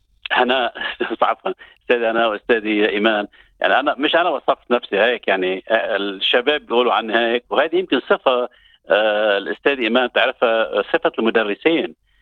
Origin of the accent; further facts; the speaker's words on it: Marjayoun, Nabatieh Governorate, Lebanon; now in Australia; اولا انا من لبنان من منطقه مرج عيون